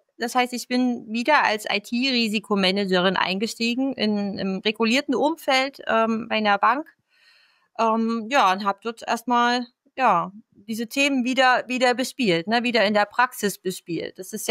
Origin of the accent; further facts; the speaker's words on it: East Germany, Germany; born there; Ich komme ja gebürtig aus Ostdeutschland und war bei meinem Berufseinstieg ja dann in der Nähe von Stuttgart.